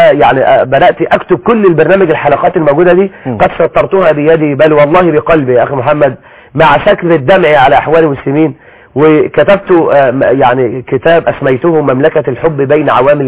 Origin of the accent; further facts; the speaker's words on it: Egypt; ومن الدعاة عندنا في مصر،